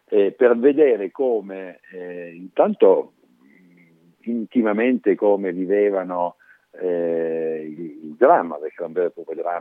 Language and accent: Italian; Apulia, Italy; io sono salentino come lui